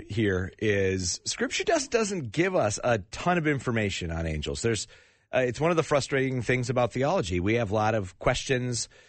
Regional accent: United States; We live in America, and as an American, I work hard to try to be proud of being an American.

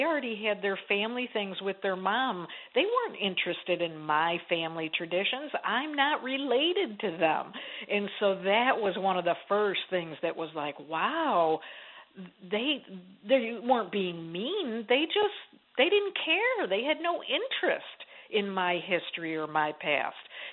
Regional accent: New York, United States; I tease about, you know, I grew up in Western New York near Buffalo, New York, and it was pretty cold, similar to what you're experiencing.

